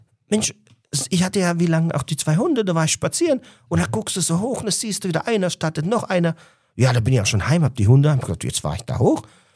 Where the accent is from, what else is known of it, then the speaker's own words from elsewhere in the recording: Wassertrüdingen, Bavaria, Germany; Ich bin aus Wassertrüdingen, kennst du Wassertrüdingen? Nein, kein blassen Schimmer. Wo ist das? So, ja, südlich von Ansbach.